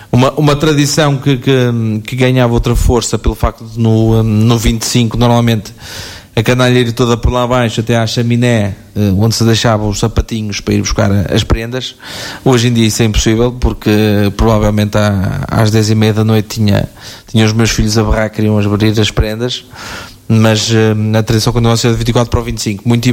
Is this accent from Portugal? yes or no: yes; Rifana, Portugal; na terra de onde eu sou natural e onde vivo, que é Rifana